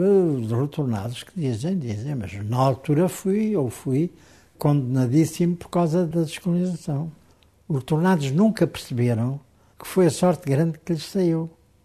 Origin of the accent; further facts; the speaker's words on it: Angola; Sou de Angola. Sou a favor de Angola e da independência de Angola